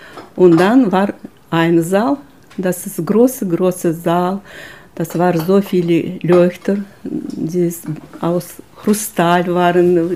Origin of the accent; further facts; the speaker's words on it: Kazakhstan; German is a second language; ich komme aus Kasachstan.